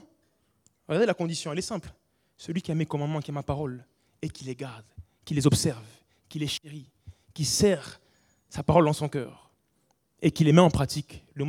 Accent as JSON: {"language": "French", "region": "Kinshasa", "country": "DR Congo", "tie": "born there", "said": "je suis métisse, mon père était blanc, français. Et en plus, je suis né là-bas. Je suis né à Kinshasa, au Zaïre à l'époque, ça s'appelait. Bref, je ferme la parenthèse. Avant d'être français d'origine congolaise, je suis citoyen du ciel."}